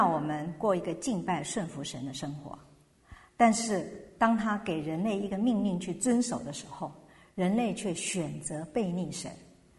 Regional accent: China; 我们中国人也是很看重家谱

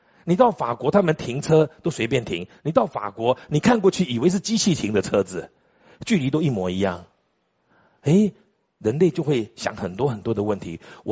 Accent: Taiwan; 我说那按我们中国人来说，我们台湾人来说，把它存起来

